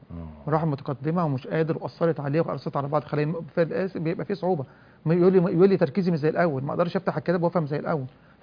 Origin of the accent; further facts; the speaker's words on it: Egypt; احنا يعني عندنا في مصر